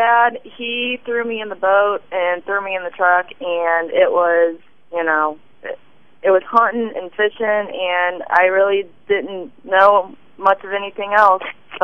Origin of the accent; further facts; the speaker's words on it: Platte City, Missouri, United States; I was raised in outside of Platte City. I went to Platte County R3 High School.